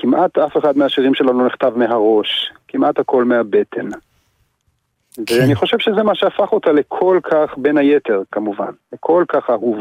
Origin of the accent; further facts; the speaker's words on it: Kinneret, Northern District, Israel; נולדתי בקבוצת כינרת, שני הוריי הם כינרתים, אני ככה כינרתי גאה